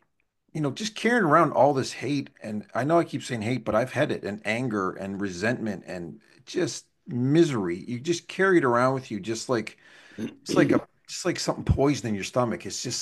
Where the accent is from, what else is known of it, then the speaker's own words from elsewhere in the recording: Canada; I'm a Canadian. I want to be a Canadian.